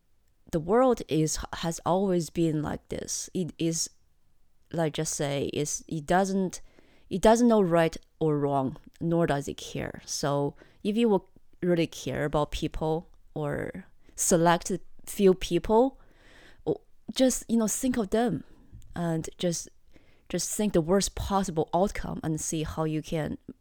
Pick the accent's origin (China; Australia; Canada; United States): China; For me, growing up in China, the so-called wet market was like a playground for me.